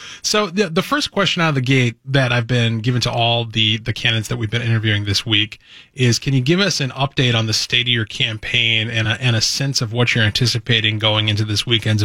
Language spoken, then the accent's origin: English; Cottage Grove, Minnesota, United States; also born or lived in Michigan; I grew up in Cottage Grove.